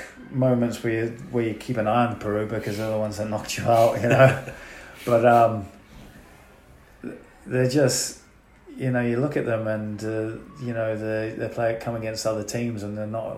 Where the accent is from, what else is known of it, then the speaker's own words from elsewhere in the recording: England, United Kingdom; I'm English, like my dad's English.